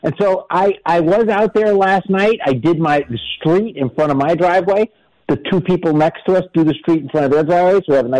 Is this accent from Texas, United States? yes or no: no; Miami, Florida, United States; Wait, I grew up in Miami.